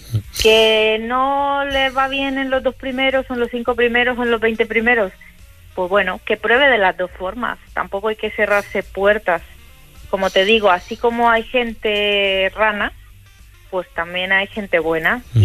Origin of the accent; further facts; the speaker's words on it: Colombia; now in Spain; Yo soy colombiana, mi esposo es español